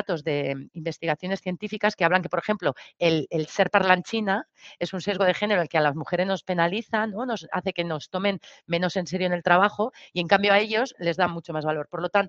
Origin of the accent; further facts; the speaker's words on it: Basque Country, Spain; porque yo vengo de Euskal Herria, que es un territorio que acaba de plantear la primera huelga general feminista